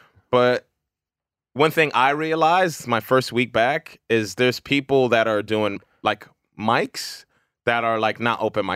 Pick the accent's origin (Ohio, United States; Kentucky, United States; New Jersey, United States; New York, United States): New York, United States; I'm like, I'm from New York. You don't know me, bitch.